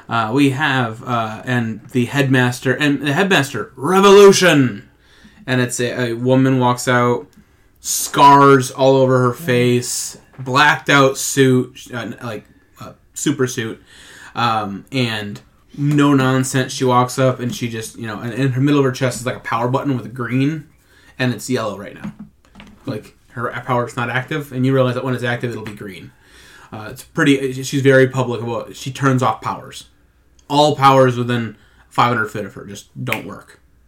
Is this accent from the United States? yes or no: yes; United States; it's a well-known fact that my family is from the UK, but I grew up in the States. So I have pride for both nations.